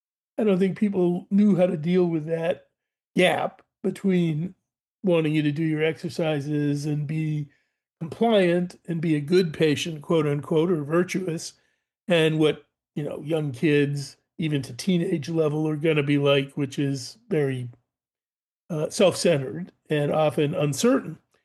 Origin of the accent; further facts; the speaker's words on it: Boston, Massachusetts, United States; I grew up in Boston